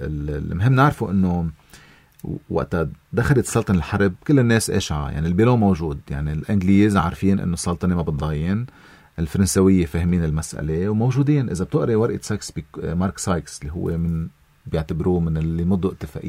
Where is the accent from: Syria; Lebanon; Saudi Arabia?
Lebanon; نحن اليوم كلبنانيين